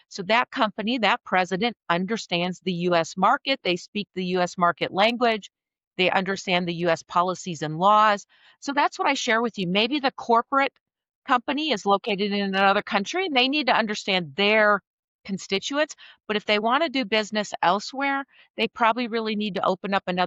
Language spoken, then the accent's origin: English; United States; Because I might know what I know from my background in the space industry, being an American